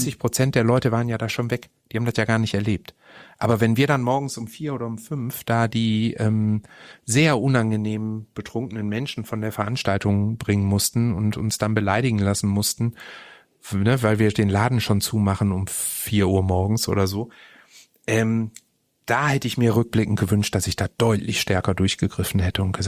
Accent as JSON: {"language": "German", "town": "Essen", "region": "North Rhine-Westphalia", "country": "Germany", "said": "weil ich jeden Samstag in einem riesigen Club bei uns in Essen, Moody Art hieß der damals, zusammen mit meiner Verlobten"}